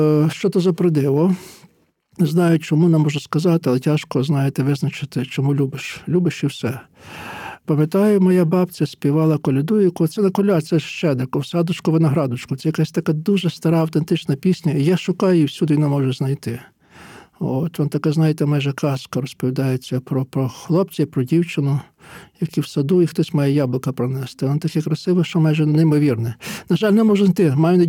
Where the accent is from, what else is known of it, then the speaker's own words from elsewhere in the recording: Lviv Oblast, Ukraine; я з Стрийщини, серцеве серце Бардирівського краю.